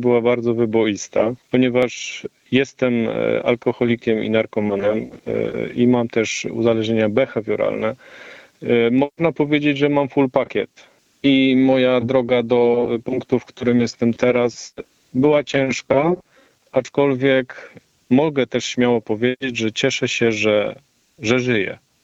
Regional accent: Bestwina, Silesian Voivodeship, Poland; Pochodzę z południa Polski, z małej wioski na Podbeskidziu, koło Bielska-Białej. Nazywa się ta miejscowość Bestwina.

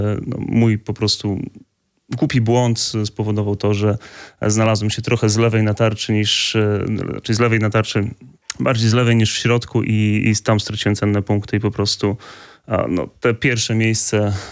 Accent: Orzysz, Warmian-Masurian Voivodeship, Poland; pochodzę z gminy Orzysz, z małej miejscowości, spod Orzysza

